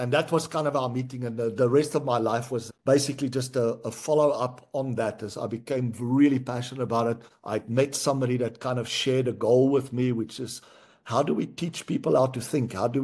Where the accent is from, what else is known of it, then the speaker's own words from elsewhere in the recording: South Africa; I grew up in South Africa, grew up on a small farm, you know, without much resources.